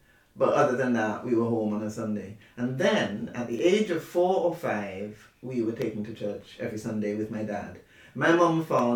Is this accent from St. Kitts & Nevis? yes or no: yes; Nevis, St. Kitts & Nevis; I grew up in the Leeward Islands, in 2 islands, St. Kitts and Nevis. It was really Nevis.